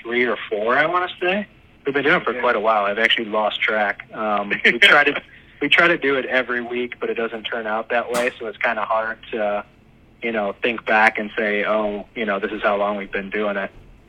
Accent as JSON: {"language": "English", "town": "Strongsville", "region": "Ohio", "country": "United States", "tie": "born or raised there", "said": "So, I grew up in Strongsville, Ohio."}